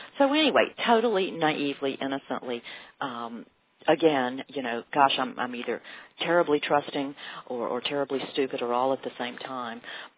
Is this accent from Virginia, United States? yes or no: yes; Martinsville, Virginia, United States; moved away as an adult; also born or lived in Boone; now in San Francisco, United States; I grew up in Martinsville, lived in Boone. Then, like every other good Southern girl does, I dropped out of college because money was tight, and I moved to the Haight-Ashbury in San Francisco.